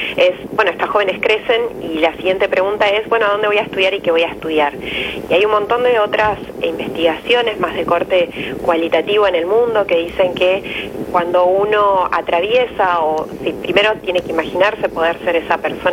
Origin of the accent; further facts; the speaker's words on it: Argentina; Y acá me parece que es importante también nosotros como argentinos empezar a entender